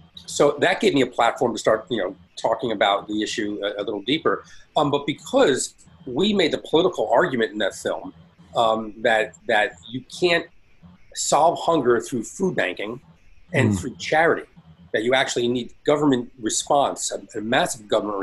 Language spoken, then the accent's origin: English; Elizabeth, New Jersey, United States; That's, I grew up in Elizabeth, New Jersey.